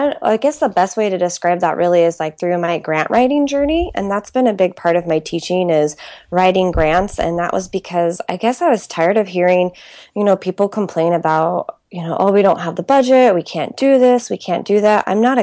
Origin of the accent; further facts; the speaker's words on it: United States; And growing up in the States, we have 4-H clubs, which I know is internationally as well.